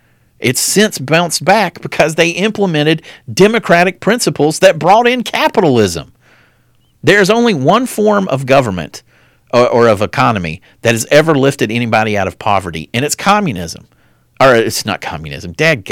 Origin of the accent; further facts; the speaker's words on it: Ireland; As an Irishman, I can't give her any credit